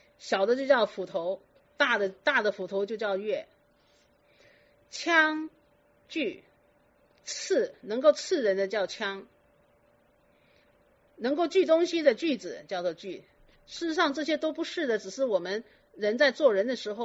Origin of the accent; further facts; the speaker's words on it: China; 所以肺我们中国人就说它是属于金